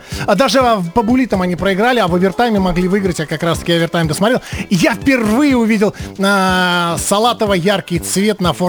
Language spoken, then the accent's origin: Russian; Latvia; когда спрашивали, вы откуда? Я говорил, Латвия.